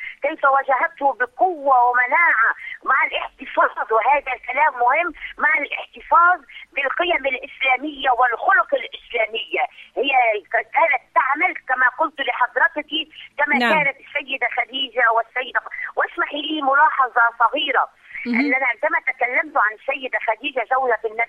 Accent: Lebanon; أنا سيدتي من لبنان

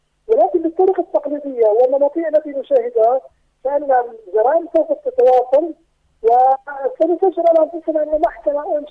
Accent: Palestine; نعم، هذه نقطة ضعف بالنسبة إلينا نحن كفلسطينيين

